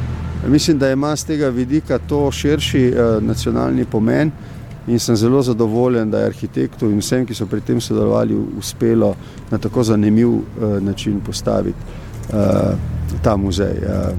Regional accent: Littoral, Slovenia; Jaz sem iz Primorske doma

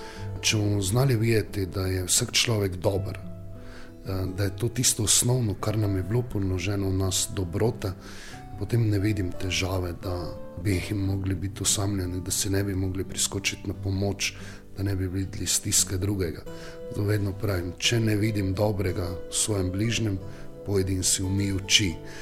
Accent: Styria, Slovenia; čeprav smo Štajerci vesele narave

